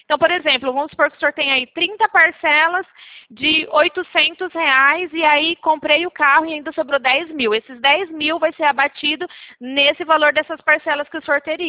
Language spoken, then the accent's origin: Portuguese; Brazil; Me apertei um pouco mais, porque eu sou brasileira, né? Não desisto nunca.